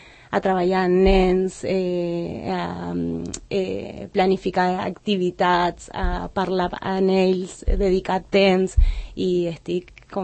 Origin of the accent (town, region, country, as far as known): Punta Alta, Buenos Aires Province, Argentina; born or raised there